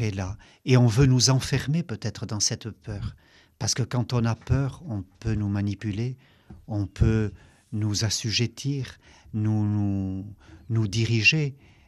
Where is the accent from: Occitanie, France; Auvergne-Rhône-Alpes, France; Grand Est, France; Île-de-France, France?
Occitanie, France; Lourdes; comme elle, je suis né à Lourdes. J'ai grandi à Lourdes.